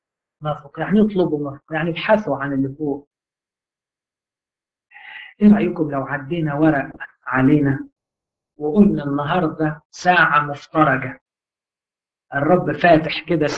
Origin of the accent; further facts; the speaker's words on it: Upper Egypt, Egypt; لكن معروف عندنا في الصعيد